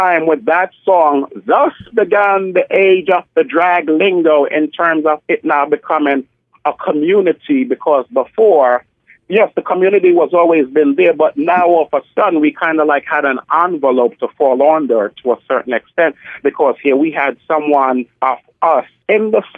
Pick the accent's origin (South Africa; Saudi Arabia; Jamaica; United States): Jamaica; And also being Jamaican, we're like Klingons. We don't give emotion.